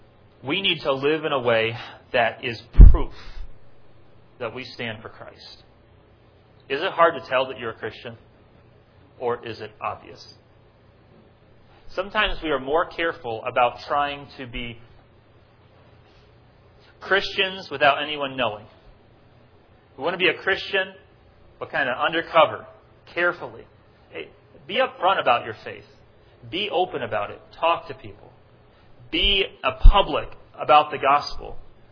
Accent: New York City, New York, United States; There's something special about telling people in other places in the U.S. or in the world that I'm from New York City.

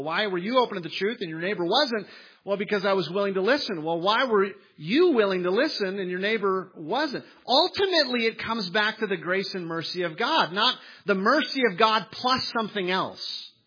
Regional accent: Minnesota, United States; I'm from Minnesota. I love the Minnesota Vikings, who have also lost four times in the Super Bowl and never won.

